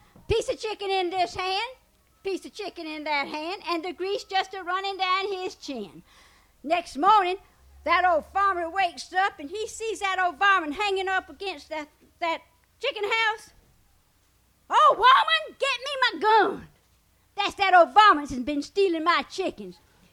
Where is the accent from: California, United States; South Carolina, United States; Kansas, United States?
South Carolina, United States; One of the stories that I grew up with hearing in South Carolina was about an old preacher called Dry Fry.